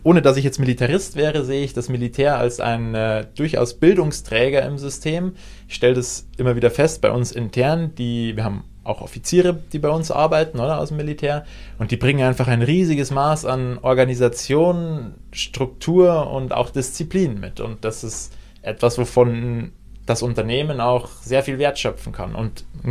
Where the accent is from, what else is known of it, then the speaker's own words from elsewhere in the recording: Bavaria, Germany; now in Switzerland; ich komme aus Bayern